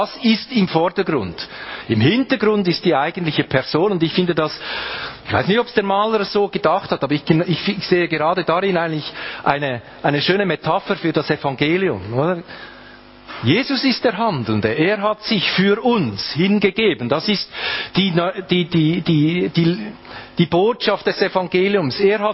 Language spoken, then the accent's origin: German; Kölliken, Aargau, Switzerland; born there; Ich bin in Kölliken geboren. Kölliken, das liegt so auf der Strecke zwischen Aarau und Olten oder Aarau und Bern, wenn man so will, oder beziehungsweise Zürich und Bern, wenn man das etwas weiter fassen möchte.